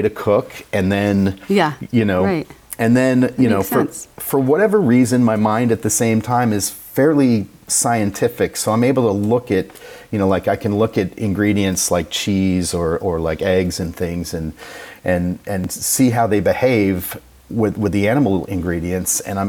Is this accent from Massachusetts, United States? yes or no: yes; Boston, Massachusetts, United States; I grew up in the Boston area. I played guitar. I went to Berklee School of Music in Boston.